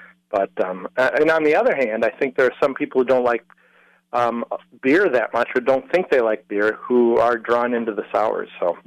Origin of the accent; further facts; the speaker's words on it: Marshfield, United States; I grew up in Marshfield, and we remember the old brewery.